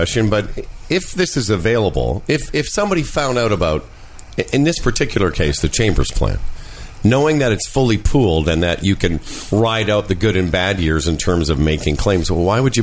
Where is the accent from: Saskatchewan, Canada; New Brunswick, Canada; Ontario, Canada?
Saskatchewan, Canada; Because when I grew up in Saskatchewan, which is Western Canada